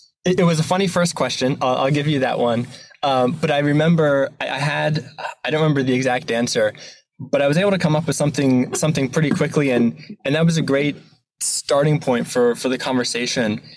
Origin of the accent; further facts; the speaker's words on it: Delaware, United States; I grew up in Delaware here in the States.